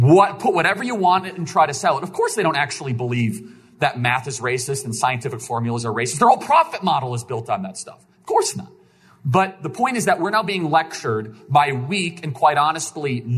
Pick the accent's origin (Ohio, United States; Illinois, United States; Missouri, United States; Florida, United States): Illinois, United States; Chicago; I grew up in Chicago, where if you cross the line, they'll first do a very, very stern warning.